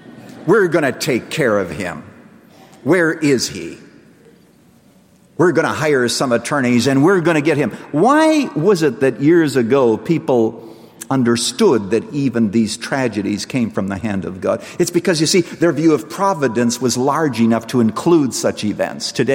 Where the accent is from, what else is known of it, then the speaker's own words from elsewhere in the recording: Canada; in the church that I grew up in Canada